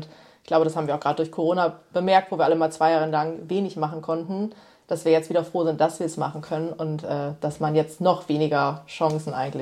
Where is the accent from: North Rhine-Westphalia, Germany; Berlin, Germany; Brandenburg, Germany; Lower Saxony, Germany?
Lower Saxony, Germany; Osnabrück; Vor allem hier so in Osnabrück, wo ich ja auch einfach meine Heimat ist.